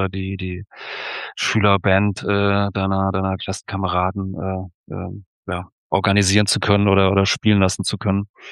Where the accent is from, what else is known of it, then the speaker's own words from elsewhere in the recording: Hesse, Germany; ich komme ja eigentlich aus dem Dorf, ja, aus dem Rheingau, das ist so eine kleine dörfliche Weinbaugegend, so 20, 30 Kilometer vor Wiesbaden